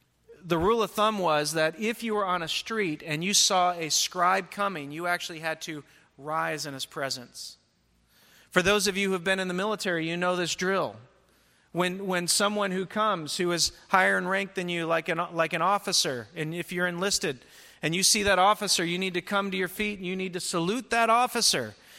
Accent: North Carolina, United States; They were people like growing up in North Carolina, we had a guy who had a television program

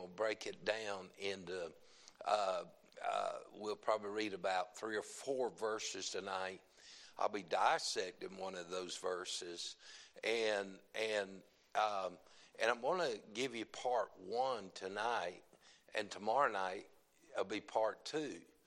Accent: North Carolina, United States; But the problem is I'm from North Carolina. It takes longer to get out, amen.

